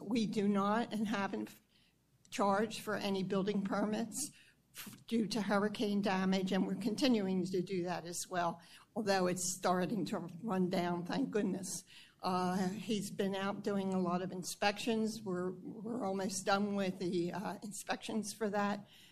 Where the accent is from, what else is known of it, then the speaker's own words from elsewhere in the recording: Indian Shores, Florida, United States; I'm from Indian Shores, and we're a very small community as well.